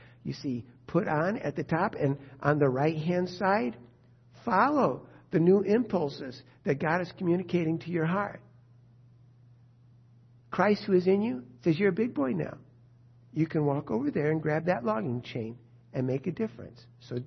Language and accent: English; United States; All right, so, you know, I'm an American. I feel the weirdness of that.